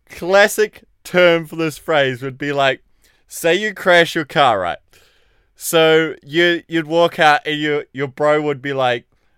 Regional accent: New Zealand; I'm from New Zealand.

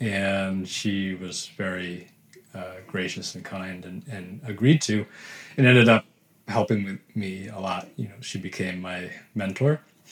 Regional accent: New Hampshire, United States; So I grew up in New Hampshire, and I had, I lived in a small town that was the home of a picture book illustrator.

